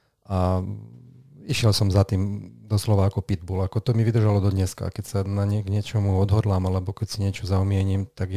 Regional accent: Zvolen, Banská Bystrica Region, Slovakia; Áno, som rodák

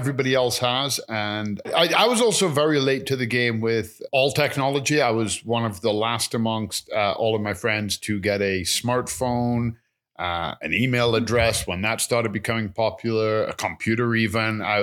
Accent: England, United Kingdom; I knew that because when we were growing up in England, a lot of continental Europe, 24th is the big day.

